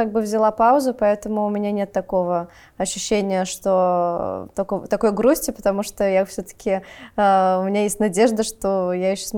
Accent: Glazov, Udmurtia, Russia; Да, я из Глазова, мой отец из Глазова, мама переехала в Глазов из Подмосковья, и детство прошло...

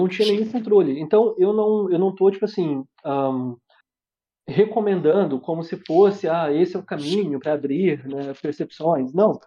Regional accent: Rio de Janeiro, Brazil; eu sou do interior do Rio de Janeiro, né?

